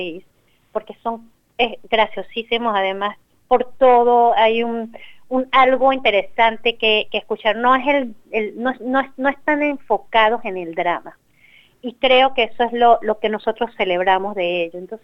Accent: Venezuela; yo soy venezolana y he vivido el conflicto colombiano toda mi vida, o sea, lo conozco desde que me acuerdo, y además estudié mucho sobre el conflicto antes de salir de Venezuela.

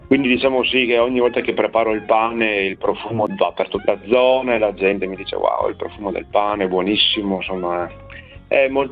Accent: Veneto, Italy; io, essendo sì di provincia di Rovigo, ma il mio paesino è un po' di confine, quindi essendo tra le province di Ferrara e Rovigo, però sulla costa veneta

